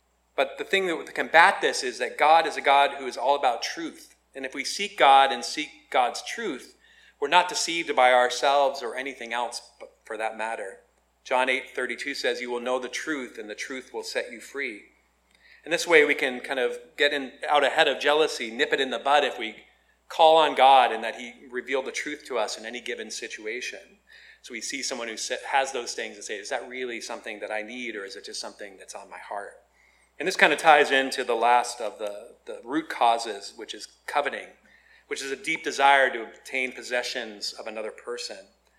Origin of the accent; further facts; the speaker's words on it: Maine, United States; He's about the tallest, you know, Dutch guy from Germany that I'd ever seen growing up in Maine.